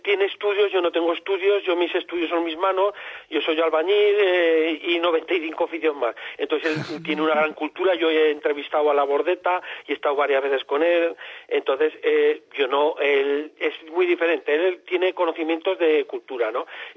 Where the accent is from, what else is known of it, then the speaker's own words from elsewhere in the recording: Tarazona, Aragon, Spain; pues yo de Tarazona, pues no sé, me parece que tengo hasta las baldosas sacadas, ¿no?, de mi pueblo